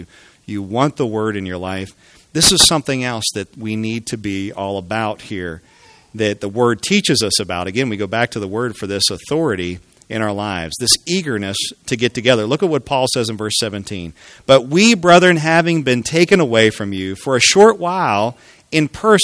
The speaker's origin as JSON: {"language": "English", "region": "Pennsylvania", "country": "United States", "tie": "born or raised there", "moved": "yes", "said": "I grew up in Western Pennsylvania here, and we did church a certain way."}